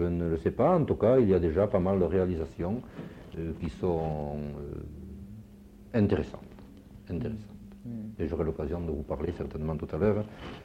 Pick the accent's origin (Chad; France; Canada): France; Occitanie; moved away as an adult; Moi, je ne suis pas originaire d'Orléans. Je suis originaire du midi de la France, d'un petit département qui s'appelle Le Gers, aux confins des Pyrénées. Et je me suis trouvé dans l'obligation de partir pour Paris à l'âge de 20 ans